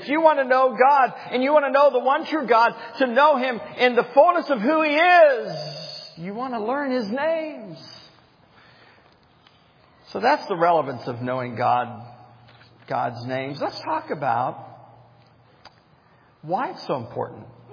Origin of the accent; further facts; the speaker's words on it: the South, United States; one of the great things about being a Southerner is we do have these waitresses